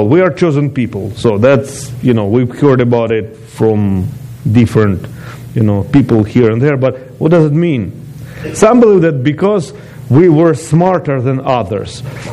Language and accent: English; Ukraine; English is a second language; I was born in Ukraine.